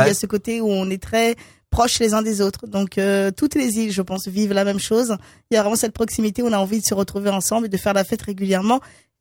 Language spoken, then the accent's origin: French; Martinique, France; Alors, moi, je suis de Martinique et de Guadeloupe.